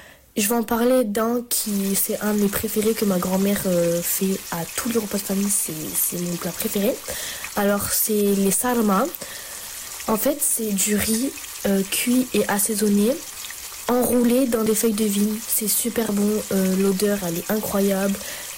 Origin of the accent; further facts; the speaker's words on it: Avignon, Provence-Alpes-Côte d'Azur, France; born there; now in Portes-lès-Valence, France; d'origine turque algérienne. Je parle un peu ces deux langues. Je les comprends plus que je ne les parle. Je suis née à Avignon. J'ai déménagé à Port-et-Valence il y a 4 ans. J'y vis encore en ce moment.